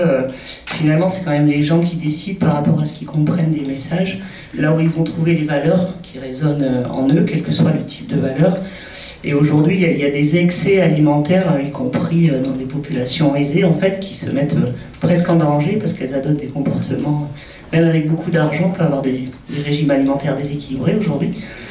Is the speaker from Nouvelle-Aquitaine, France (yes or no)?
no; Avignon, Provence-Alpes-Côte d'Azur, France; Moi je suis originaire d'Avignon